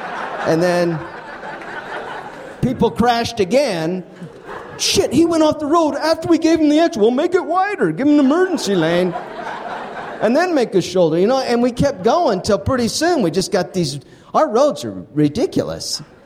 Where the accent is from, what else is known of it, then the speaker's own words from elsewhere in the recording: Utah, United States; no, this is because I am from Utah.